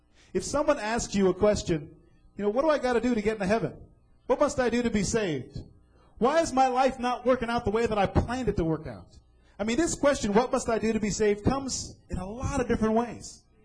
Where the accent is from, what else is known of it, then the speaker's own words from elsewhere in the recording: California, United States; Now, I'm from California.